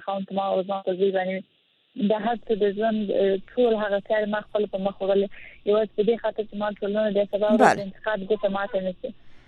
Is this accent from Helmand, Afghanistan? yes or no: yes; Helmand, Afghanistan; زه خپله د هلمند دی یم، اوسېدونکي یم، همدلته اوسېدلې یم او زده کړې مې کړې په دې ټولنه کې رالوې شوې یم.